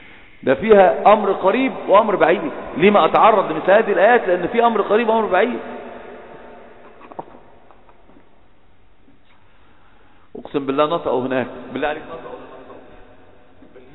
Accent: Alexandria, Alexandria Governorate, Egypt; احنا انا اسكندراني لما اتكلم عارف لما اتكلم بقول بنتفش احنا رايحين احنا جايين

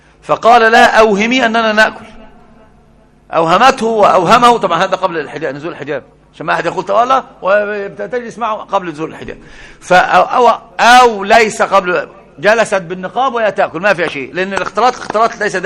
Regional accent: Egypt; ده عندنا في مصر مثل عظيم جدا

